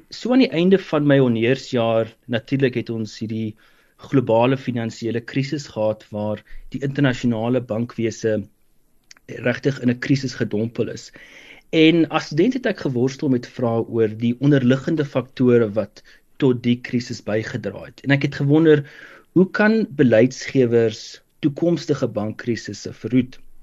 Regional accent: Pretoria, Gauteng, South Africa; also born or lived in West Coast; Op skool was ek gewees beide aan die Weskus en in Pretoria en ek het daarna gaan studeer by Stellenbosch Universiteit

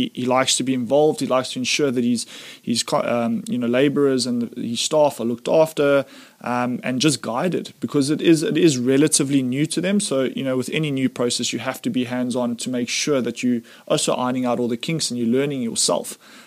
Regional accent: Johannesburg, Gauteng, South Africa; We're from Joburg. We like to think we know everything, but we don't always

